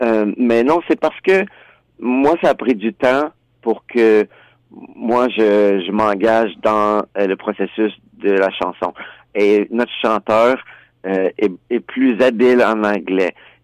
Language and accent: French; Quebec, Canada; hey, regarde, là, on vient du Québec, on va chanter en français.